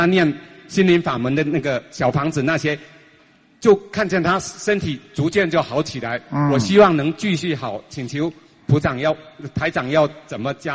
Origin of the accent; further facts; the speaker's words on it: Taiwan; now in New Zealand; 我是从台湾来，